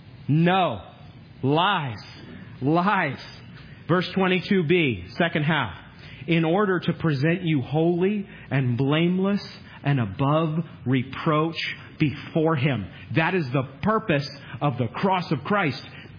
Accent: Maine, United States; I'm from Maine, so I get this.

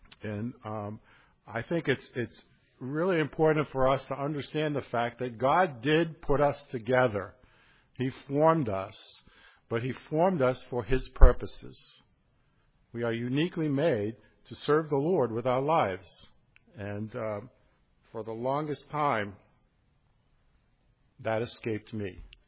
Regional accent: Massachusetts, United States; Now, I grew up in Massachusetts, and for me, Ohio was like on the other side of the country.

